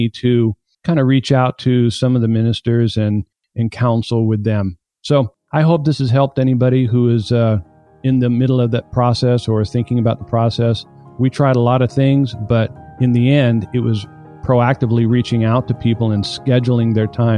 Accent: Houston, Texas, United States; I'm from Houston, Texas.

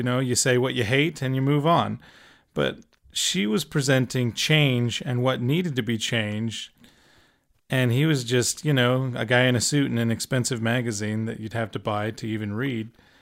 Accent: United States; moved away as an adult; I was born in the States and I lived there until later adulthood.

